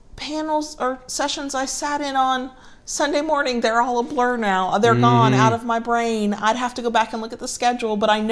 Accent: United States; I'm sorry. I'm American.

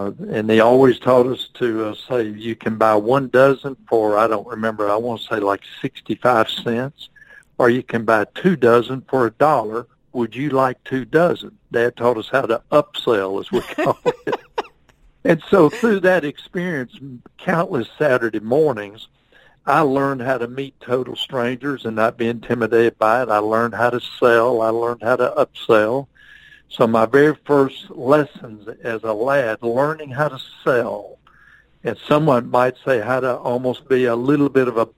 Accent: United States; I've got very, very fond memories of both my home life with wonderful parents, but also growing up in America at that time.

